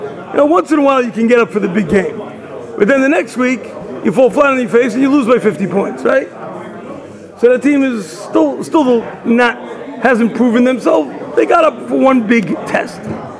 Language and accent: English; New York, United States; we could say the Jets, but I'm from New York, so I'm not going to say them either.